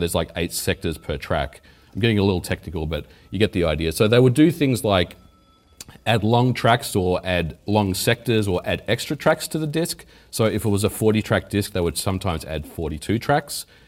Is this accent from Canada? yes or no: no; Australia; born there; Now, I was born in Australia, and tape drives were very, very popular.